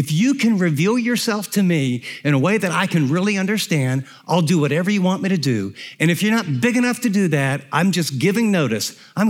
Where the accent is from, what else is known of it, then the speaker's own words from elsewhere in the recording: Columbus, Ohio, United States; I grew up in the Columbus area